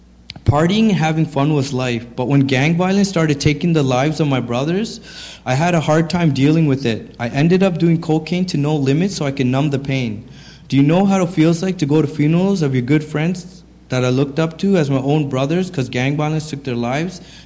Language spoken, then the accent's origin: English; Canada; also born or lived in Sri Lanka; I'm 31 years old. I was born in Sri Lanka, and for a better life, my family immigrated to Canada in 1984. I grew up in a Christian home